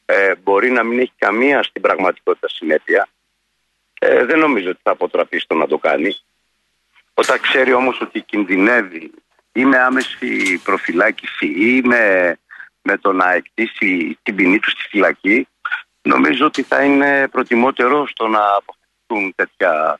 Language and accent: Greek; Athens, Attica, Greece; Και εγώ που είμαι από Αθήνα